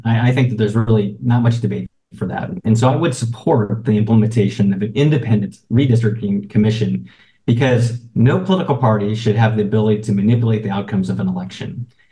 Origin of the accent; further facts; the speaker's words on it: Happy Valley, Oregon, United States; I'm a native Oregonian. I grew up in Happy Valley, proud graduate of the Oregon public school system